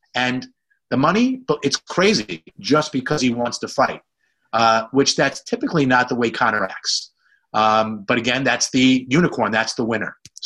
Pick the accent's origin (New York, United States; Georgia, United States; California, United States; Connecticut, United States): New York, United States; And I try to say it in a nice way, but of course, as a New Yorker, it doesn't come out the right way sometimes.